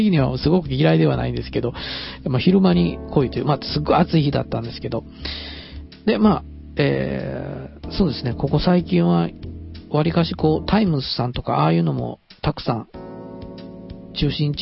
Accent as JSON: {"language": "Japanese", "region": "Kansai", "country": "Japan", "said": "まあ特に関西人ですから、大失敗して面白そうな感じのことはすごく書きたくなるんですよね。"}